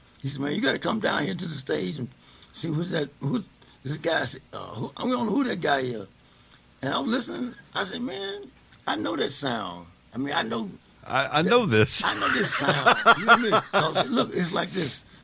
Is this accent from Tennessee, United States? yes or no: yes; Memphis, Tennessee, United States; I said, yeah, man, I'm from Memphis.